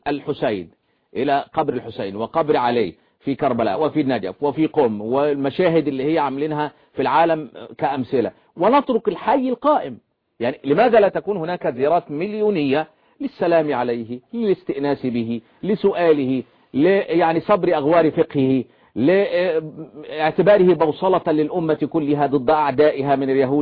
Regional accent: Egypt; زي المثل عندنا في مصر

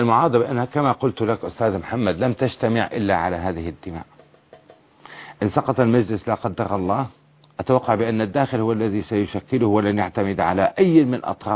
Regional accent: Syria; إلا عندنا في سوريا استنجدنا بالمعارضة

